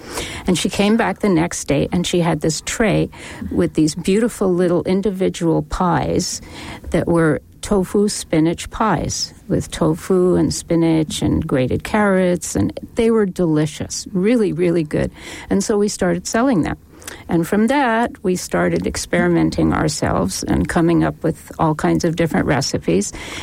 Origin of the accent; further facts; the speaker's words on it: Montreal, Quebec, Canada; originally, I'm from Montreal.